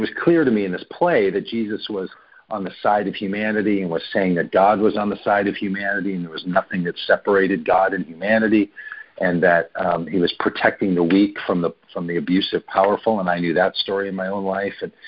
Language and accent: English; Minneapolis, Minnesota, United States; So I was raised here in the Twin Cities, Minneapolis and St. Paul area, in a family that didn't go to church at all ever.